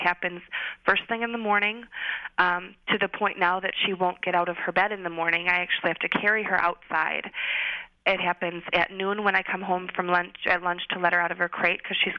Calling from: Madison, Wisconsin, United States; I'm calling from Madison, Wisconsin.

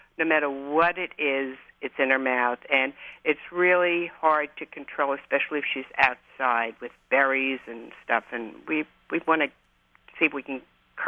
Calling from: Huntington, New York, United States; from Huntington, New York.

